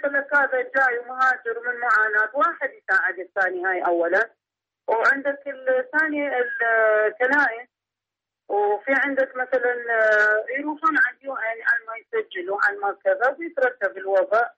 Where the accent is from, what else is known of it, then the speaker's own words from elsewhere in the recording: Iraq; يعني هو أساسا مو لأنه أنا عراقية، العراقي أساسا حنين